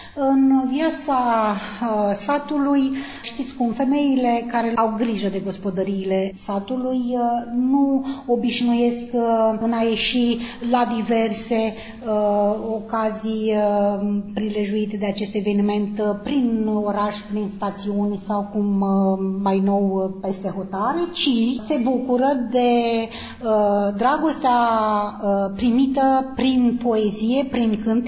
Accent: Zberoaia, Nisporeni District, Moldova; Eram aceeași fetiță la școală, în școala primară, în satul meu, Zberoaia

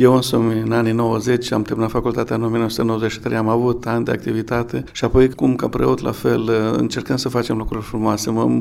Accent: Romania; Deci, etosul, tezaurul acesta care ne definește ca români, ca neam, credință și toate celelalte

